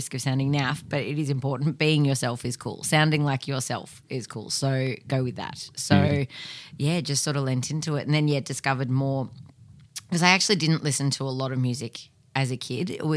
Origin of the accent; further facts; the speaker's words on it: Moorabbin, Victoria, Australia; also born or lived in Preston; No, I was born in Preston, but yeah, we moved out to Moorabbin, when I was about four. So, and then I've been there the whole time.